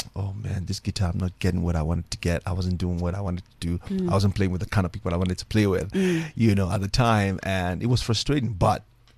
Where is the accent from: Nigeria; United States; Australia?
Nigeria; now in South Africa; So I think South Africa really taught me a lot. I am grateful to this beautiful country. I am as much a South African as I am a Nigerian.